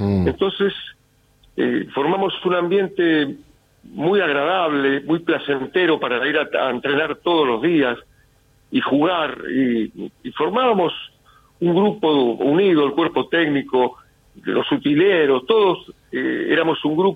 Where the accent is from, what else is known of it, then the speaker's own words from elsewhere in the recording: Bahía Blanca, Buenos Aires Province, Argentina; born there; yo nací en un barrio, en Bahía Blanca, en Villa Mitre